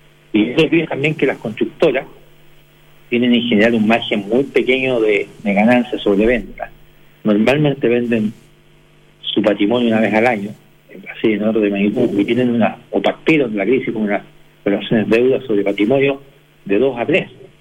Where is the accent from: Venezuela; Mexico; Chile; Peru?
Chile; Los gremios nuestros, como chilenos